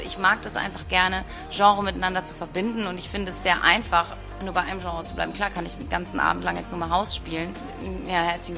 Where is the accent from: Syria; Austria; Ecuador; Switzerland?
Ecuador; also born or lived in Portugal; meine Mutter ist ja Argentinierin, ich bin Ecuadorianerin, wir haben mit Brasilien nichts am Hut. Wir sind halt ich bin in Portugal aufgewachsen zum Teil